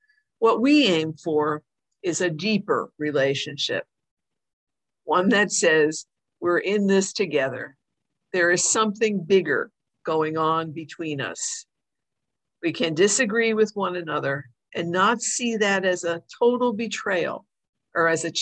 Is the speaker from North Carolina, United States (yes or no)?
no; Illinois, United States; A few years ago, I visited a nature preserve in my home state of Illinois